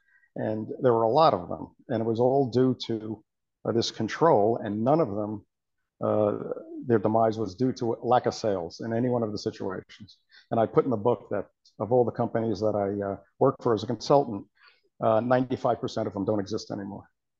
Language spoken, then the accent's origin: English; New Jersey, United States; also born or lived in New York; now in Atlanta, United States; Originally New York, grew up in New Jersey, and then about 20 years ago, moved down to the Atlanta area, where I live now.